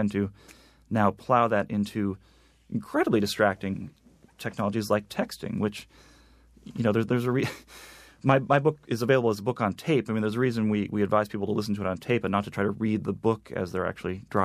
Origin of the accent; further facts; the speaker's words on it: New York, United States; which, you know, is something I do as a New Yorker out of habit.